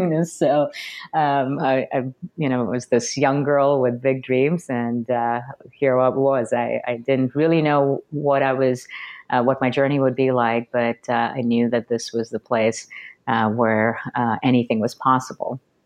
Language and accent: English; India; when I was a little girl growing up in India. I was raised in an environment that was very traditional and conservative